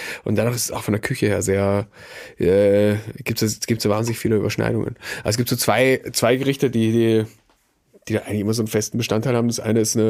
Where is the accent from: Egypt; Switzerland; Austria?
Austria; Goldegg, Salzburg; ich bin in Stadt Salzburg geboren, als einziger in meiner Familie, um außen zu sein. Aber ich stamme ursprünglich eigentlich eine Stunde südlich von Salzburg. Das Goldeck in Pongau.